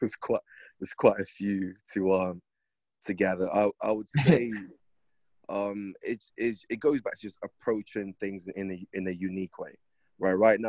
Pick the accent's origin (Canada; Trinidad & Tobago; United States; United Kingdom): United Kingdom; London; I grew up in London.